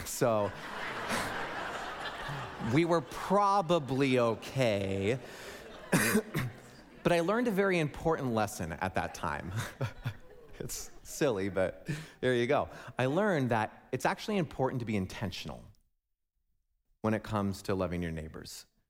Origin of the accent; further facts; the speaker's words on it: West Coast, United States; born there; I was born on the West Coast.